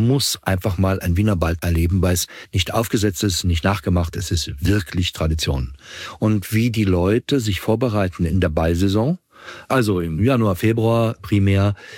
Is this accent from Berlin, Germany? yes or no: yes; Berlin, Germany; moved away as an adult; now in Vienna, Austria; Ich bin gebürtiger Berliner. Für alle Berliner Spandauer, da gibt es einen gewissen Unterschied. Aber ich komme aus Berlin und bin nach der Matura, übrigens auch so ein nettes österreichisches Wort, sprich Abitur, nach Wien gegangen, um in Wien zu studieren. Das war 78.